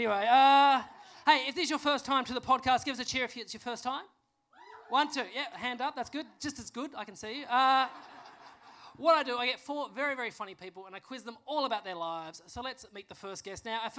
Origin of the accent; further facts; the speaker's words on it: Burnie, Tasmania, Australia; Andy Lee is from my hometown, Burnie.